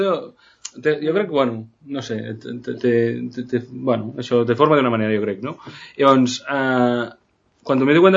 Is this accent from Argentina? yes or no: no; Igualada, Catalonia, Spain; Nosotros soy de Igualada, está cerca de Lérida